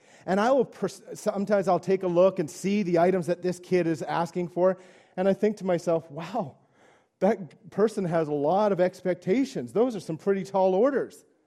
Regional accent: Newfoundland and Labrador, Canada; as you know, I am from Newfoundland, so I try and teach you some language from my mother tongue.

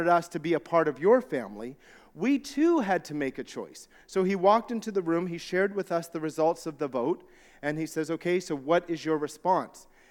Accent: Tumbler Ridge, British Columbia, Canada; also born or lived in Newfoundland; When we first got married, we moved back to my hometown of Tumbler Ridge, BC, which is where I grew up after we had left Newfoundland. So some people think, well, I thought you were a Newfie. I am a Newfie, but it's that we moved out there

